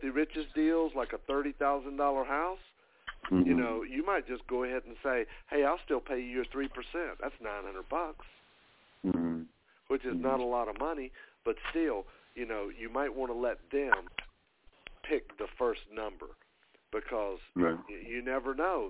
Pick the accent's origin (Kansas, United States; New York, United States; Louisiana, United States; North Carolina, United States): North Carolina, United States; Hildebrand; I'm from Hildebrand, which is like 10 miles from Hickory.